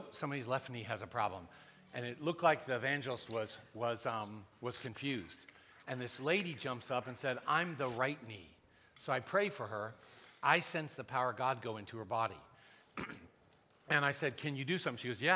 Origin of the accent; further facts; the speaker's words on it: California, United States; And I'm from California, so it's okay if I like the Lakers.